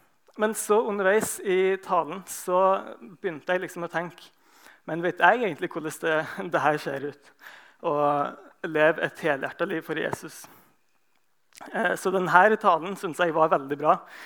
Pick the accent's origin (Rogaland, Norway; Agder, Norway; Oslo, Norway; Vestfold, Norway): Rogaland, Norway; Vigrestad; men jeg er jo født og oppvokst i denne menigheten, jeg skulle ikke si. Født og oppvokst på Vigrestad.